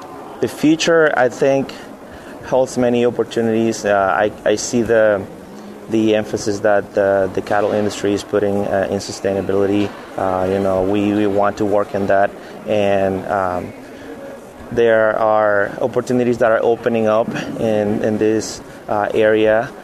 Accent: Honduras; also born or lived in Costa Rica; now in California, United States; I am originally from Honduras, born and raised. I've been around many places, so I did my undergrad in Costa Rica

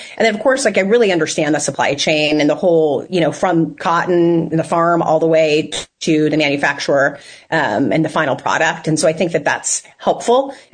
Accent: California, United States; I grew up in California and I didn't know what that meant, right?

